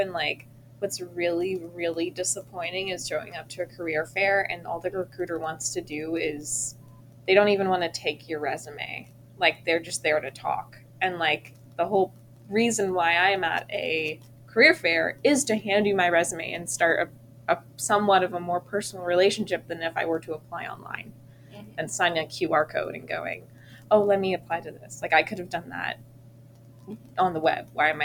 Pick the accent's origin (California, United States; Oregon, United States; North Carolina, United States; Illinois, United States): North Carolina, United States; Greenville; what I thought of at first was like kind of my hometown area, because it's Greenville, North Carolina, and Eastern North Carolina has a lot of like cotton and soybean farming.